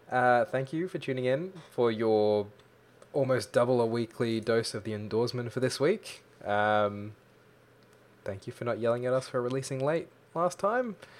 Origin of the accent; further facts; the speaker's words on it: Malaysia; I'm not even Victorian, so really had no effect on me. I was like, I'm technically Malaysian.